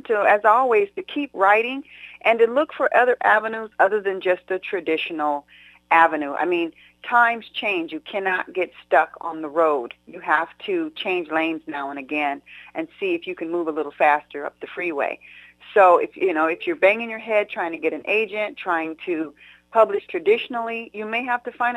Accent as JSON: {"language": "English", "town": "San Jose", "region": "California", "country": "United States", "tie": "born or raised there", "said": "I grew up in San Jose. It was very Spanish. It was mostly Mexican, white, and black, and then you know, everyone intermarried, so it was very biracial and triracial."}